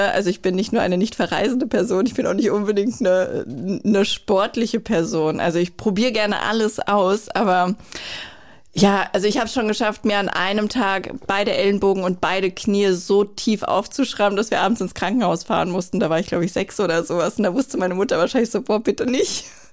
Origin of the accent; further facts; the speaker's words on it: Hanau, Hesse, Germany; born there; Hanau ist mein Geburtsort. Ich habe aber tatsächlich unglaublich viel Zeit meines Lebens in Berlin, Dresden und Leipzig verbracht